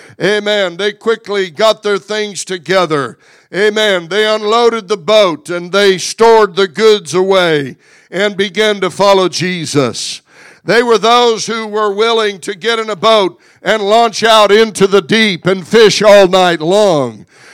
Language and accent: English; United States; born there; I thank God that I was born in America.